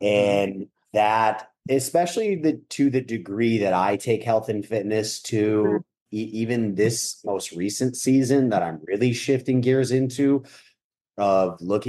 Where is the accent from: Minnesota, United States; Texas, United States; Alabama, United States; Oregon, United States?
Minnesota, United States; I love a good country concert. I'm from Minnesota.